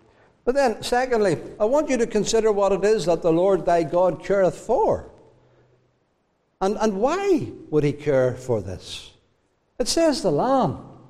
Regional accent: United Kingdom; We as British Christians, our land is not the land of Israel. Our land is these islands that we live upon.

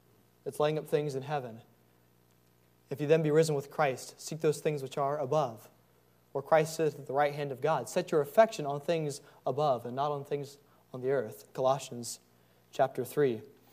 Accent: Tennessee, United States; I'm from Tennessee.

